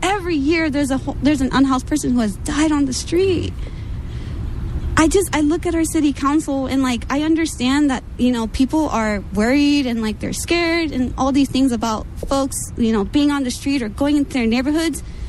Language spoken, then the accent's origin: English; New York City, New York, United States; now in California, United States; So, and I grew up in New York City, so I grew up surrounded by black and brown folks literally everywhere. When I came to California, especially here in Northern California, it was like a culture shock.